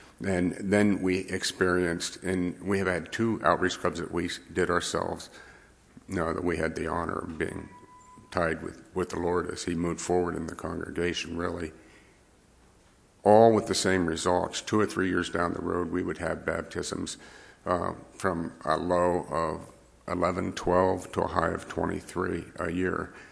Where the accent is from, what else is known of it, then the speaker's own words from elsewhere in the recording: Ireland; So I'm Irish, so you're going to have to assume that I really didn't care what color it was